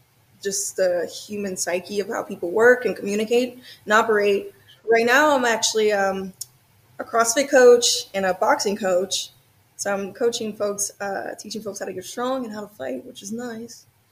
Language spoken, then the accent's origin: English; New Orleans, Louisiana, United States; also born or lived in Georgia; now in Los Angeles, United States; Originally from New Orleans, Louisiana. Louisiana, and I bounced around to Georgia, then Georgia for a while. And I'm basically just relocated to Los Angeles